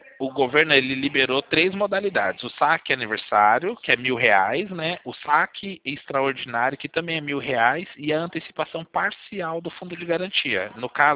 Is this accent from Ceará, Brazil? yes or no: no; Sorocaba, São Paulo, Brazil; Eu sou daqui de Sorocaba.